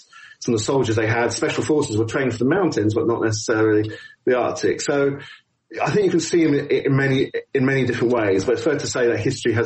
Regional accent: United Kingdom; Like Brexit, you know, as a British person, you can't help see some of these things in that event.

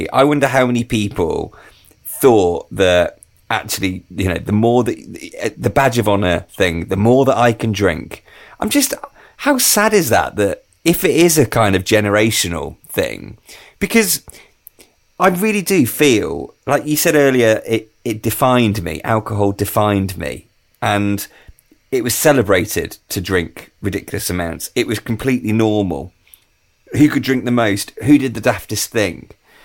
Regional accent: Midlands, United Kingdom; I'm from the Midlands.

